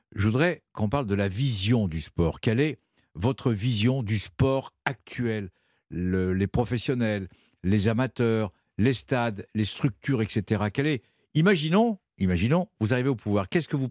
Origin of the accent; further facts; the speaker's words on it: Calais, Hauts-de-France, France; born there; Parce qu'on est nés à Calais tous les deux